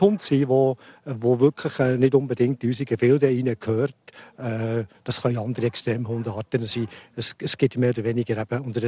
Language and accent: German; Switzerland; Nein, das ist bei uns in der Schweiz zum Glück.